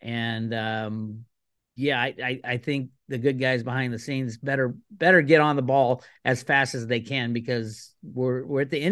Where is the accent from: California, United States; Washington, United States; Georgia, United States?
California, United States; Oakland; I grew up in Oakland. Oakland's a great place and a bad place at the same time. I loved it for many, many years. And then as of, you know, 5 years ago, I had to move out.